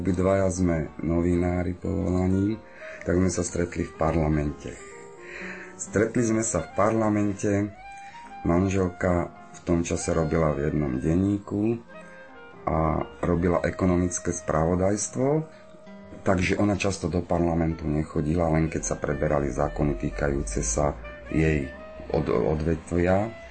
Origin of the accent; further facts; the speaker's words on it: Bziny, Žilina Region, Slovakia; No, ja som sa síce narodil v Žiline, ale hrdo sa hlásim k tomu, že vyrastal som na Orave, v maličkej dedinke Bziny.